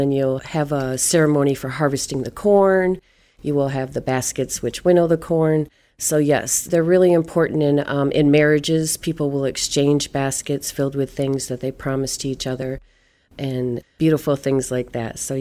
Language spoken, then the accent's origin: English; Michigan, United States; I am Anishinaabe from Michigan, and Anishinaabe is the Potawatomi, Ottawa, and Chippewa of Michigan.